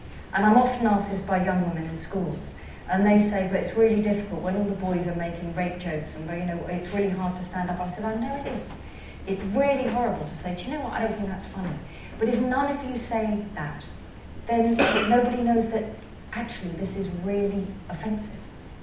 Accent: South East England, United Kingdom; I come from Sussex, born and bred

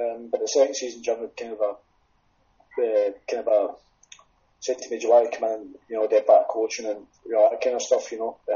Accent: Glasgow, Scotland, United Kingdom; I'm from Glasgow

